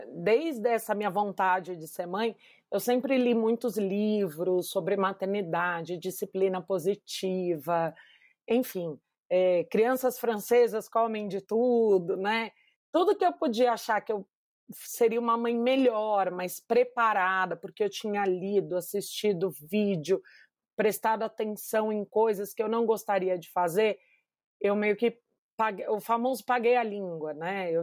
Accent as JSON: {"language": "Portuguese", "region": "São Paulo", "country": "Brazil", "moved": "as an adult", "lives_now": "Goiânia, Brazil", "said": "Eu sou de São Paulo, né? Moro em Goiânia há 9 anos"}